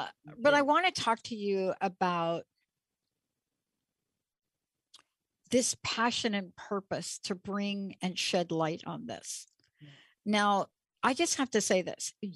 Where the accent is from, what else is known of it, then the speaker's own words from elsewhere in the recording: New York City, New York, United States; You know, I'm a kid from the Bronx.